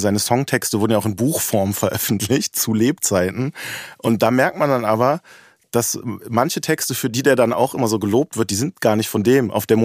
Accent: Düsseldorf, North Rhine-Westphalia, Germany; Ich bin auch aus Düsseldorf.

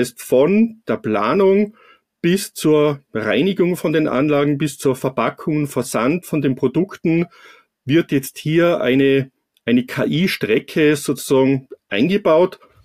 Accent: Tyrol, Austria; Ich komme aus Tirol oder sitze in Tirol

